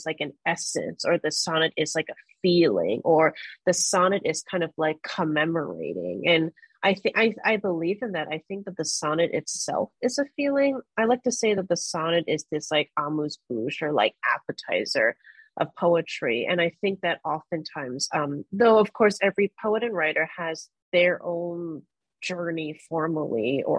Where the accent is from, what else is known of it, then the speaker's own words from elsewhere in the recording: Allentown, Pennsylvania, United States; I knew I was a really lonely kid growing up in Allentown, Pennsylvania. And I was a nerdy kid. I was very ambitious from a young age because I wanted to get out of that town.